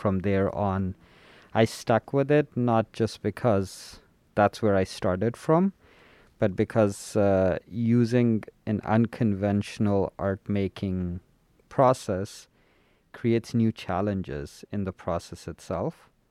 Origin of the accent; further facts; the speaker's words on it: Afghanistan; also born or lived in Pakistan; now in Canada; When we moved from Afghanistan to Pakistan, from Pakistan to Canada, we always carried our carpets with us.